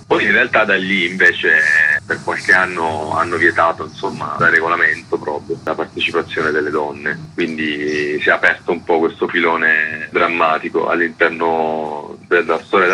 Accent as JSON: {"language": "Italian", "region": "Abruzzo", "country": "Italy", "said": "Io sono abruzzese"}